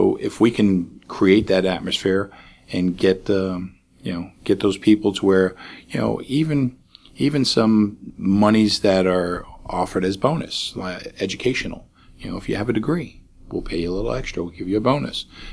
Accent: New York, United States; now in Slidell, United States; When my wife and I first moved here, or first seen Slidell, I mean, we're from New York, so originally.

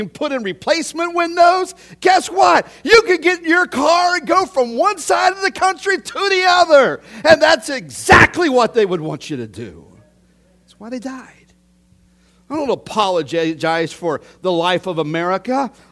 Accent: United States; I am an American. And as an American, I am living my life to the fullest that I can as an American and as a Christian American

